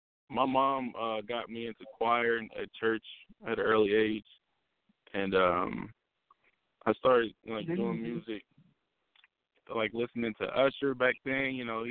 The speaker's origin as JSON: {"language": "English", "town": "Indianapolis", "region": "Indiana", "country": "United States", "said": "I'm from Indianapolis, Indiana."}